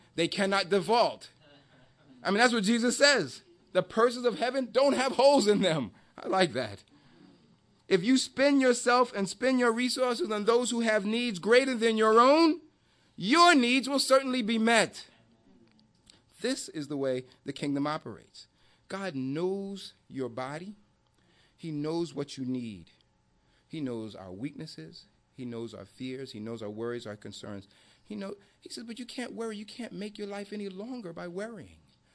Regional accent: New York, United States; But I grew up in New York, and he was big in New York.

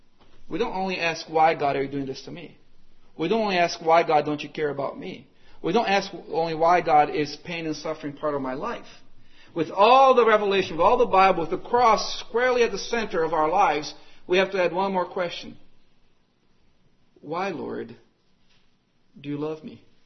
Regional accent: Brazil; but growing up in Brazil, we would fish with a dragnet.

